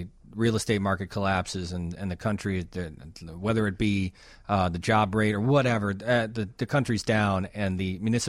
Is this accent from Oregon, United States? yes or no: no; Wonder Lake, Illinois, United States; moved away as an adult; From what I know, and I grew up in Wonder Lake, Illinois, but I left there when I was 18 when I went to college.